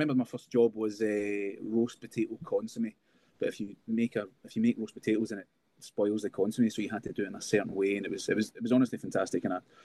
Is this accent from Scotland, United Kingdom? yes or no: yes; Paisley, Scotland, United Kingdom; accent: Paisley; moved away as an adult; I started speaking to him with my accent, obviously changed a little bit since I was 18. I was rabbiting off my Paisley accent